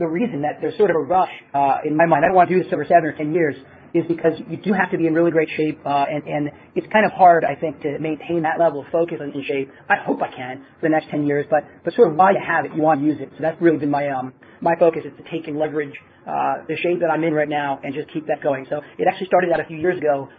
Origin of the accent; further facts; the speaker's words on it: Baltimore, Maryland, United States; I grew up in Baltimore, Maryland, and I grew up in a very entrepreneurial house.